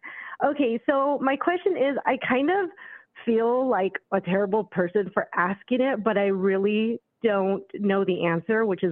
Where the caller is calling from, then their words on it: Sonora, California, United States; I'm calling in from Sonora, California.